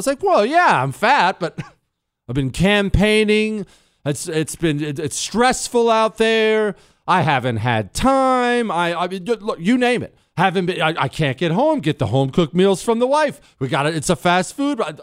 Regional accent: United States; Why? Because I'm an American. That's why.

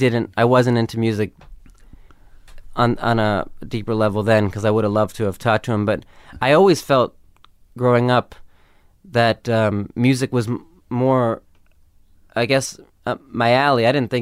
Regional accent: Los Angeles, California, United States; Westwood.

